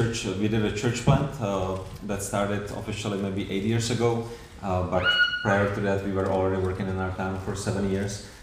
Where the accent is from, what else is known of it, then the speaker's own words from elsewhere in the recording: Czechia; English is a second language; My English is a little bit funny because I'm from Czech.